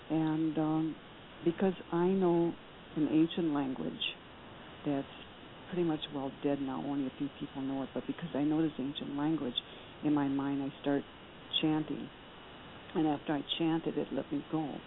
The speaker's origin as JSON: {"language": "English", "country": "Ireland", "said": "I ought to know better than to lose my temper, but I'm Irish, and I lost my temper."}